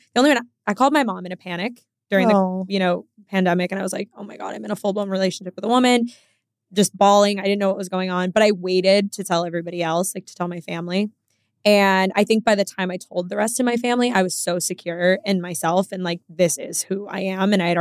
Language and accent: English; Texas, United States; also born or lived in Chicago, Illinois; We're from Chicago originally. Okay. And we moved to Texas when I was like 8.